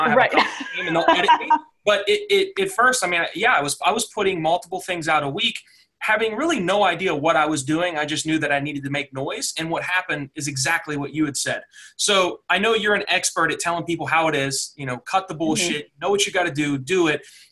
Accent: West Virginia, United States; accent: thick country accent; I'm from West Virginia. A lot of people from here, very thick country accents. I was always very self-conscious of that. I don't have it anymore because I've kind of erased it.

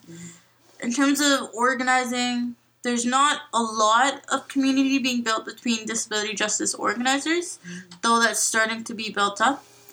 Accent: Hamilton, Ontario, Canada; Okay. So, I'm from Hamilton, Ontario. Sometimes called the armpit of Ontario, but it's not true. We actually have 72 waterfalls. I think the city is very underrated.

